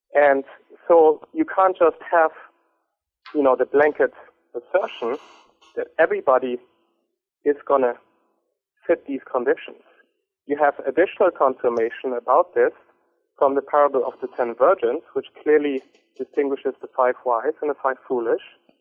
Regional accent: Germany; English is a second language; moved away as an adult; also born or lived in China; Yes, well, I obviously was born and raised in Germany, but then I've lived overseas for 13 years. And I met Marlon's daughter, Rachel, in China.

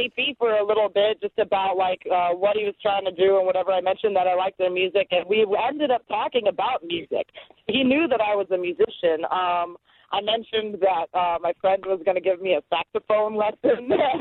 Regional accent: San Francisco, California, United States; I come from San Francisco, and I mean, there's still even some hostility in the Bay Area

